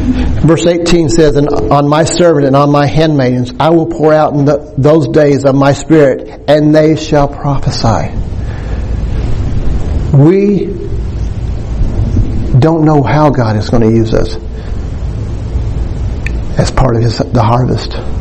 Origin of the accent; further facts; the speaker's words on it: Dallas, Texas, United States; one of my dear friends that I grew up in Dallas